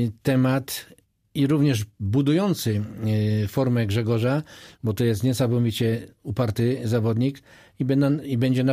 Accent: Zielona Góra, Lubusz Voivodeship, Poland; jestem zielonogórzaninem z krwi i kości, też pracowałem w Lesznie i też pracowałem w Gorzowie.

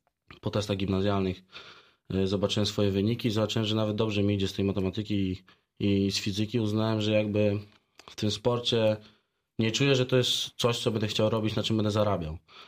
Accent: Zielona Góra, Lubusz Voivodeship, Poland; Znaczy nie jestem z Sulechowa, jestem dokładnie z Zawady, teraz to już jest nowa dzielnica Zielonej Góry

